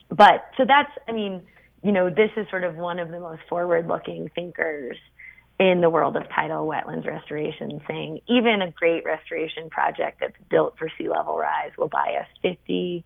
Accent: Boston, Massachusetts, United States; born there; also born or lived in New York; I was born in Boston, but yes, I lived in New York for 7 years.

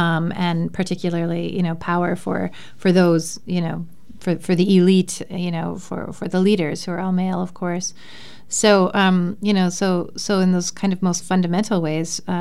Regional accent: Steinbach, Manitoba, Canada; from my communities specifically, Steinbach, which is my hometown, but other communities in the area

